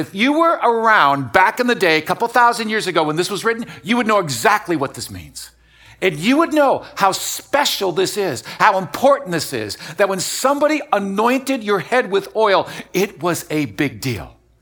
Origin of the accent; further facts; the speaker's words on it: Wisconsin, United States; now in Miami, United States; My wife and I are both originally from the Midwest. I'm from Wisconsin. My wife is from Iowa. And you know, we're wired a little differently. I was born on a dairy farm, but really I'm a kind of a city boy at heart.